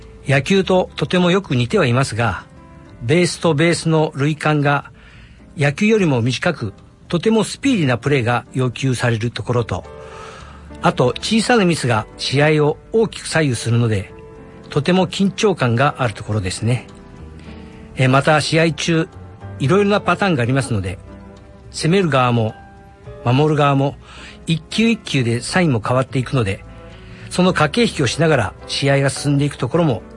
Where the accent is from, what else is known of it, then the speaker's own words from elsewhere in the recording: Okazaki, Aichi, Japan; 岡崎市の井田町で。